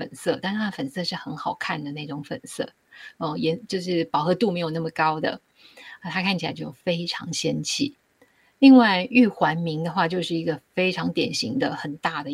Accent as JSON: {"language": "Chinese", "country": "Taiwan", "moved": "as an adult", "lives_now": "United States", "said": "我自己是从台湾来的，我是念研究所的以后才到美国来，所以我对中国大陆的环境也许不是那么的了解哈，"}